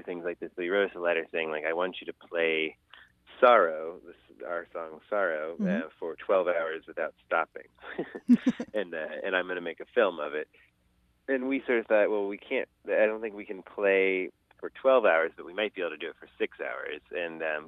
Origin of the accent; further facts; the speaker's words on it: Ohio, United States; because we grew up in Ohio, in what is near Cincinnati, Ohio, in one of the many Dead Belts, they call them